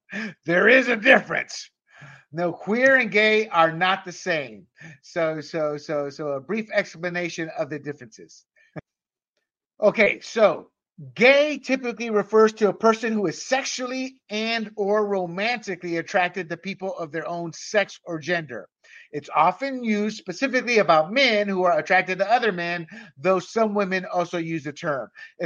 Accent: Panama; I have a true passion for equality, having been born and raised in Panama as an American citizen, seeing the inequality that dictatorships brought

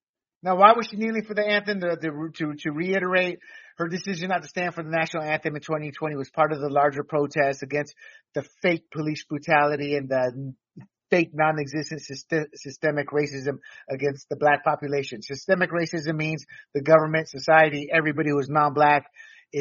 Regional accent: the South, United States; And I'm sorry, I grew up in the South.

